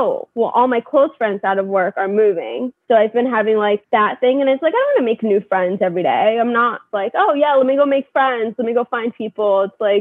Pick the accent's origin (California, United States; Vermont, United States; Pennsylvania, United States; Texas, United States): California, United States; Like I came from California. They're all from New York. It's very different.